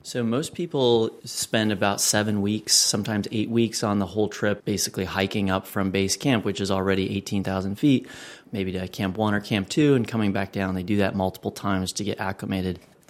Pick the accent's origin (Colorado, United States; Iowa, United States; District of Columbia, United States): Colorado, United States; Loveland; I grew up in Loveland, Colorado, near Denver's altitude, about 5,000 feet. And I would go back home to try to run 5Ks there.